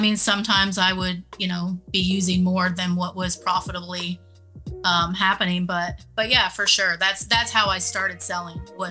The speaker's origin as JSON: {"language": "English", "region": "Maine", "country": "United States", "tie": "born or raised there", "lives_now": "Pennsylvania, United States", "said": "I originally grew up in a really small town in Maine, but now I am in central Pennsylvania."}